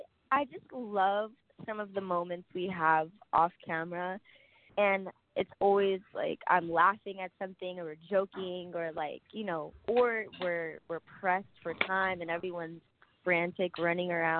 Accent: San Diego, California, United States; especially being from San Diego and knowing that that's taking place in my hometown, in my backyard.

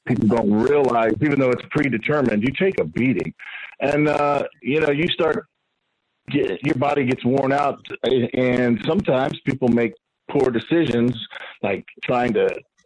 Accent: Florida, United States; I grew up in South Florida, you know, the old days, championship wrestling from Florida with Dusty Rhodes, Ric Flair, you know, Barry Windham, Lex Luger.

